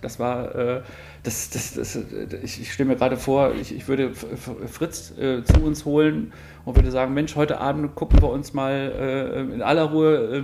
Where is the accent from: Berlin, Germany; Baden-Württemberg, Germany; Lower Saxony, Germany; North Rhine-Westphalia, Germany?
North Rhine-Westphalia, Germany; Soest; da, wo ich herkomme, aus Soest, es ist ja eine Kleinstelle in Nordrhein-Westfalen